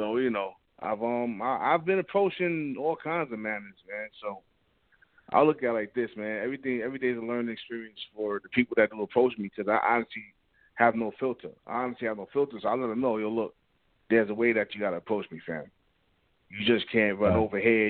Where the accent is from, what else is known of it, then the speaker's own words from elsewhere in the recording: Bronx, New York, United States; I'm not from Queens. I don't use son. I'm from the Bronx, man.